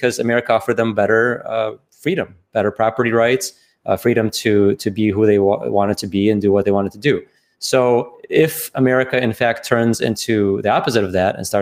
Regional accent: Russia; I'm from Russia, right?

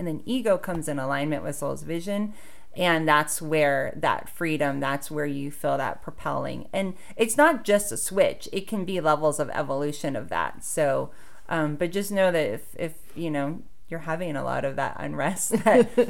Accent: Hawaii, United States; Growing up in Hawaii, I've had those moments.

